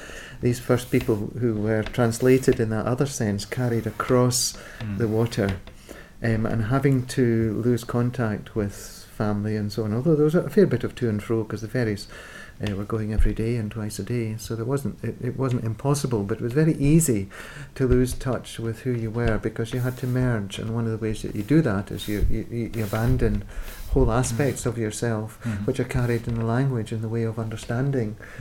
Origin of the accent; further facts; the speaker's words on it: Scotland, United Kingdom; I grew up in Dumfriesshire, speaking presumably the language of the playground, rural Scots.